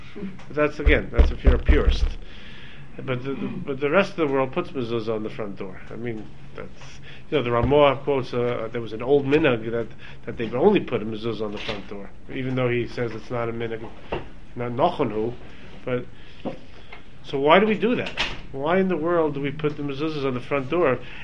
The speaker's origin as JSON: {"language": "English", "town": "Brooklyn", "region": "New York", "country": "United States", "tie": "born or raised there", "said": "I don't know, I grew up in Brooklyn."}